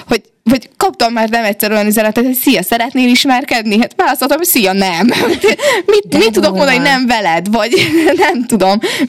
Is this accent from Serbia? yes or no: yes; Subotica, Vojvodina, Serbia; ugye én szabadkai vagyok